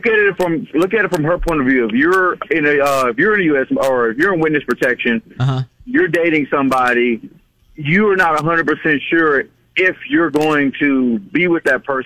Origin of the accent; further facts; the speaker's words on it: Houston, Texas, United States; Okay, so I'm from Houston